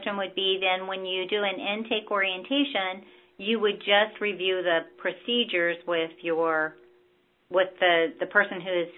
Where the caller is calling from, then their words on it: Ohio, United States; Hi, I'm from Greene County, Ohio